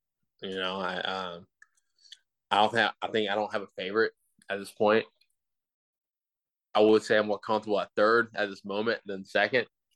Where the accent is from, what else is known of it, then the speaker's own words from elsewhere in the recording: Georgia, United States; like, I'm from South Georgia. No one plays in South Georgia.